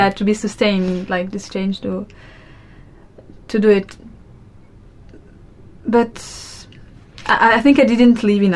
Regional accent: Sudan; Well, I grew up in Sudan and my father is Sudanese and yeah, my mom is from Madagascar.

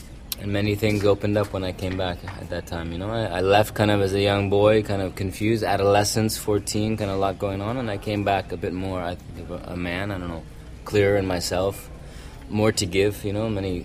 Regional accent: Hawaii, United States; because I grew up in Hawaii. It's quite a different reality there.

